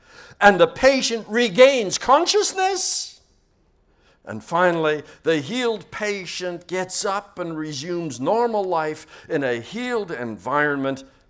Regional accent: Chicago, Illinois, United States; I come from Chicago, which is a very sick city.

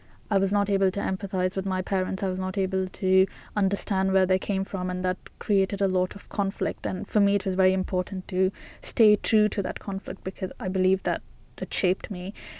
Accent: India; So I am Indian and my parents are Indian. So we would go back to India every year. And that was very interesting because we came from a Muslim community in India as well, and from a Muslim family.

